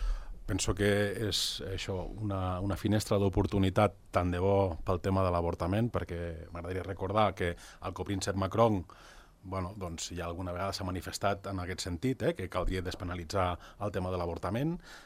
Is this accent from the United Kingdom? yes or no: no; Andorra; és profundament decepcionant com a andorrà veure que al meu país encara les dones puguin ser d'alguna manera perseguides